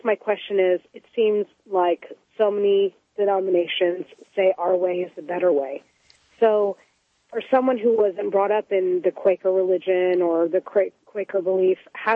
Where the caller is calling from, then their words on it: Houston, Texas, United States; Hi, I'm calling from Houston.